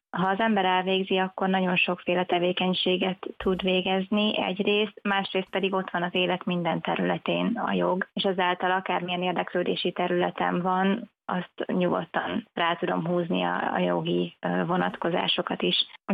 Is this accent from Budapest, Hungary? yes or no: no; Pápa, Veszprém County, Hungary; born there; illetve például a szülővárosomban, Pápán is felfigyeltek erre a díjra